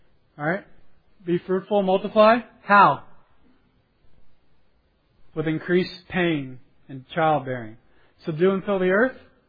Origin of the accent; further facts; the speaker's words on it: Phoenix, Arizona, United States; I'm from Phoenix, and it's amazing we have running water.